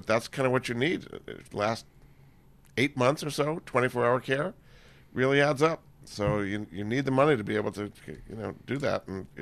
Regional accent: Rhode Island, United States; she was in Rhode Island where I grew up. My father was a professor at Brown, so I grew up in Rhode Island.

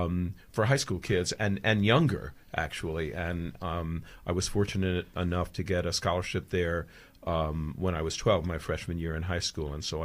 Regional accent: Roslyn Heights, New York, United States; I am a Long Island Jewish boy and grew up basically in a town. Literally, I grew up in a development of Roslyn Heights, which was called South Park.

